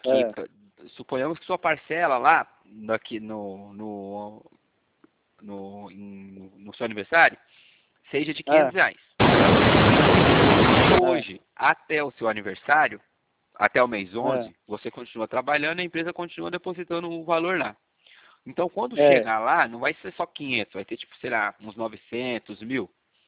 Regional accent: São José dos Campos, São Paulo, Brazil; eu sou aqui de São José dos Campos. Aqui do ladinho aí.

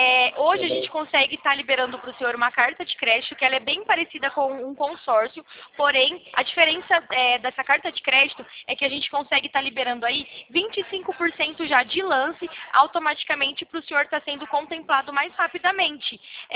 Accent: São Paulo, Brazil; Eu sou da região de Campinas.

